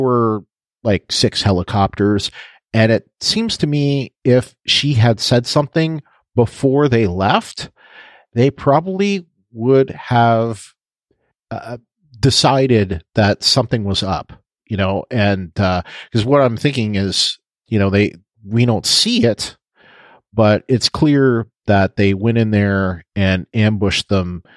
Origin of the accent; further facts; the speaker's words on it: Canada; because I'm originally from Canada, you know, and still I'm technically Canadian.